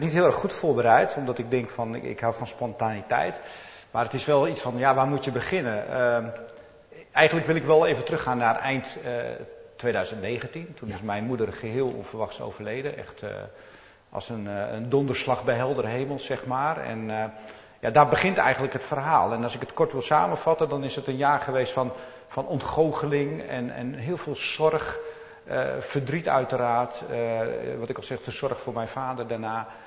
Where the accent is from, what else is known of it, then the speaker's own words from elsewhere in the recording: Dronten, Flevoland, Netherlands; ik ben geboren en getogen in Dronten.